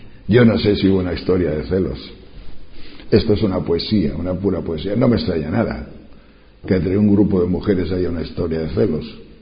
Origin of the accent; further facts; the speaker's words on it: Tejerina, Castile and León, Spain; Cuando yo era pequeño, en las montañas de León, allá cerca de Riaño, es un pueblo, mi pueblo se llama Tejerina, pueblito